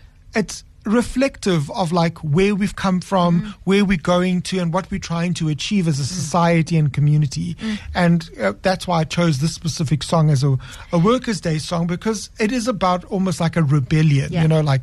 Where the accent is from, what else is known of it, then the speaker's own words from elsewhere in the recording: South Africa; And so to think that we came from the Rainbow Nation, like, it's like, wow.